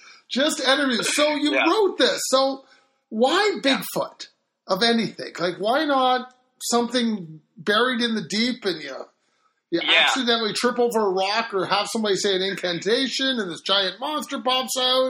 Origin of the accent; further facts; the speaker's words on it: Canada; As a Canadian, I'm going to suggest sleeping bags.